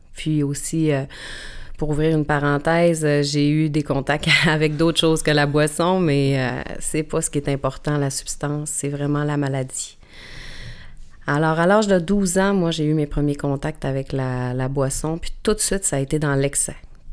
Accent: Alma, Quebec, Canada; je suis native d'Alma, j'ai 38 ans

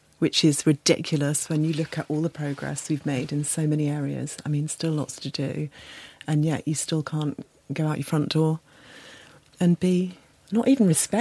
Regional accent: East of England, United Kingdom; Bedfordshire.

